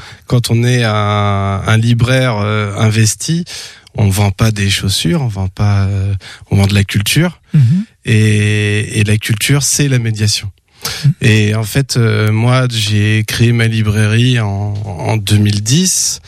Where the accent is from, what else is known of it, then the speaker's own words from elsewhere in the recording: Angers, Pays de la Loire, France; Oui, je suis natif d'Angers, on va dire, je me suis installé, je suis nouveau cantonésien depuis quelques années.